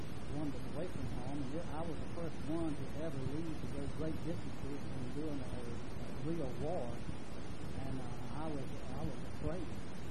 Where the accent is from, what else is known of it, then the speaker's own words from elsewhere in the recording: Rockmart, Georgia, United States; born there; I was born in Rock Mart, Georgia, on December 27, 1924.